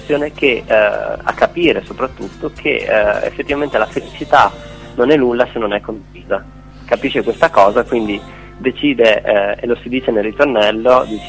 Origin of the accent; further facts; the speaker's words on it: Friuli-Venezia Giulia, Italy; Pensiamo di suonare un po' in tutte le betole del Friuli, perché noi siamo friulani.